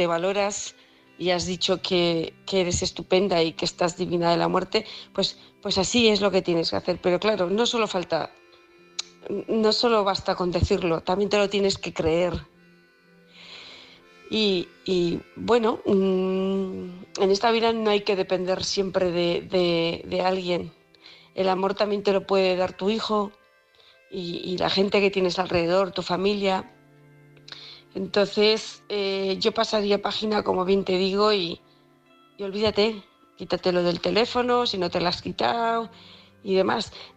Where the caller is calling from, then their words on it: Huesca, Aragon, Spain; de Huesca